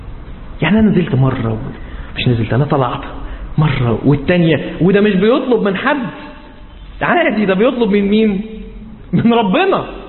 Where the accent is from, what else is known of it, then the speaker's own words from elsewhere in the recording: Egypt; ولكن بيقولوا عندنا في مصر يعني كده